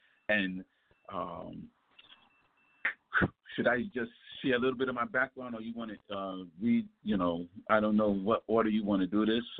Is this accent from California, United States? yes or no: no; New York, United States; now in Alabama, United States; It is hard enough even being accredited and being in Alabama. I'm from New York.